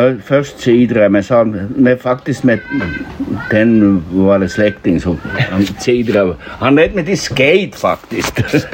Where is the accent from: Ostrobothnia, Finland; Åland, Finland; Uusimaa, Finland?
Ostrobothnia, Finland; Kronby; also born or lived in Jakobstad; Jag var född där, men jag var nog bara en dag så kom vi hem. Så att, men nu är jag Kronby och helt klart till 100%.